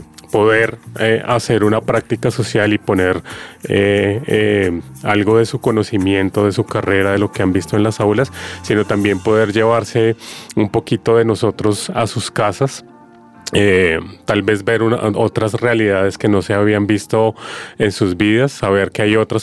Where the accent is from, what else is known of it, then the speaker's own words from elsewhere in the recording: Bogotá, Colombia; Yo nací en Suba, he vivido toda mi vida en Suba, desde que Suba era, digamos que solo eran potreros, el hospital era de un solo piso